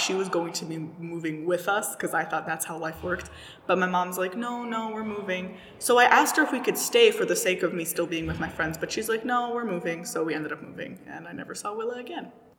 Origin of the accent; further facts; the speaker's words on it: Syria; oh, I'm from Syria.